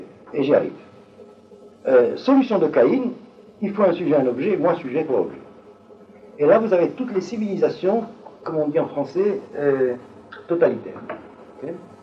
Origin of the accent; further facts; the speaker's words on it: Algeria; born there; also born or lived in France; moi je suis né en Algérie, et j'ai fait mes études occidentales en France